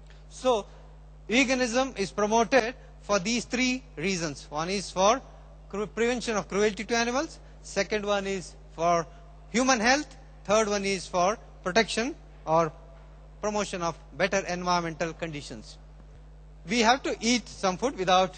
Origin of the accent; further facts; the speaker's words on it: India; So we being Indian vegan, we try to avoid that possession.